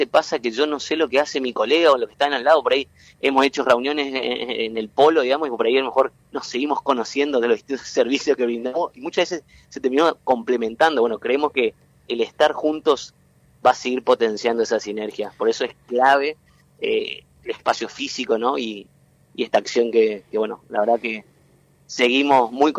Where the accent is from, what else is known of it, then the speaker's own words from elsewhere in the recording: Formosa, Argentina; now in Entre Ríos, Argentina; como es mi caso, que soy de Formosa, y bueno, Entre Ríos me acogió ya desde el 2011